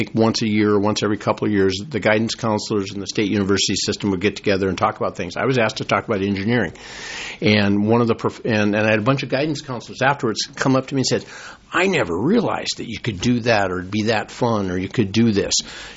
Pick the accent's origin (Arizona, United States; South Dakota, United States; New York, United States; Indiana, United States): South Dakota, United States; She's from Iowa. I'm from South Dakota. Minnesota's probably a nice compromise.